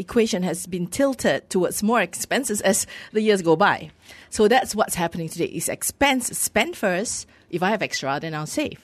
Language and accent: English; Penang, Malaysia; I'm from Penang, and Penangites are actually big savers.